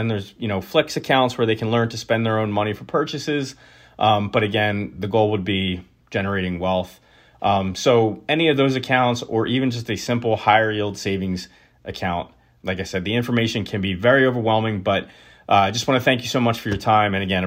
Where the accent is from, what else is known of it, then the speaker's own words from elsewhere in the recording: New Jersey, United States; I'm from New Jersey.